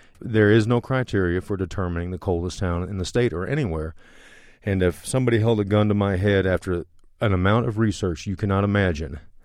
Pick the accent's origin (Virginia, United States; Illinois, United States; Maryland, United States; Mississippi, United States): Virginia, United States; I grew up in Colonial Virginia, the easternmost part of Virginia.